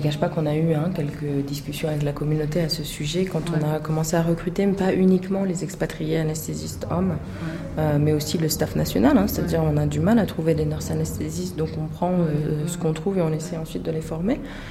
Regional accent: France; Je suis le médecin référent du projet. Et je suis française

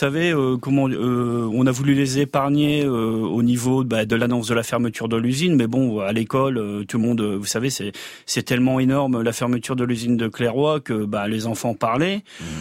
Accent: Hirson, Hauts-de-France, France; moved away as an adult; now in Oise, France; Je suis originaire d'Hirson dans l'Aisne et je suis venu dans l'Oise à cause du manque de travail dans l'Aisne

